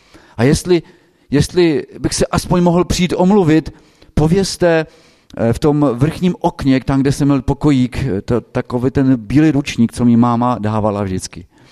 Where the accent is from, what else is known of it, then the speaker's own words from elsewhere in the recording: Třinec, Moravian-Silesian Region, Czechia; jsem z Třince